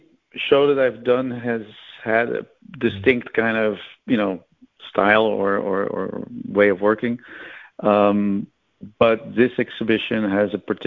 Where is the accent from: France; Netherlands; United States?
Netherlands; because it's tulips and I'm from Holland